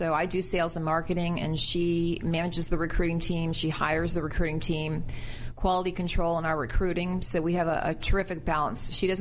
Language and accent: English; Bethesda, Maryland, United States; Bethesda, Maryland.